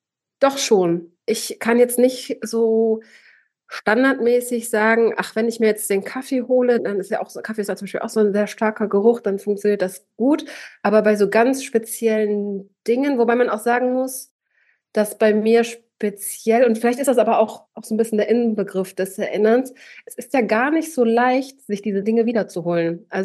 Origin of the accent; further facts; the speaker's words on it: Bielefeld, North Rhine-Westphalia, Germany; es ist sowas sehr Ostwestfälisches. Ich komme ursprünglich aus Bielefeld.